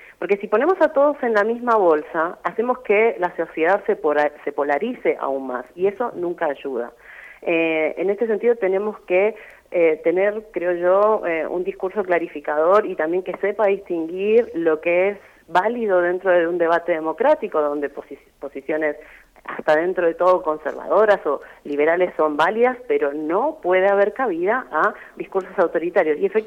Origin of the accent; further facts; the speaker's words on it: Argentina; Soy argentina, de hecho tengo familia en Santa Fe, en Villa Constitución.